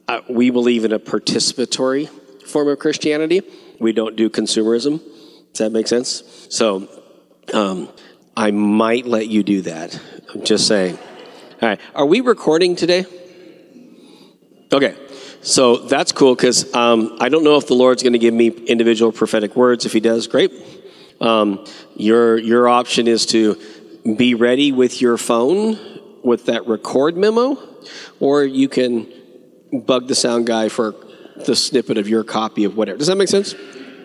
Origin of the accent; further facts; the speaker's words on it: California, United States; I am from Southern California. I was raised with the hippies.